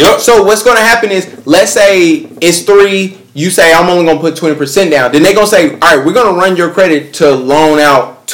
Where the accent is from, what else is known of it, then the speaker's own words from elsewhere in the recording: Huntersville, North Carolina, United States; I grew up in Huntersville, but my parents is black.